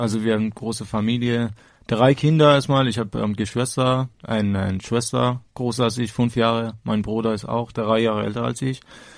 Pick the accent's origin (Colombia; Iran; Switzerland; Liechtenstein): Iran; Tehran, Tehran Province; German is a second language; Und ich komme auch aus Teheran.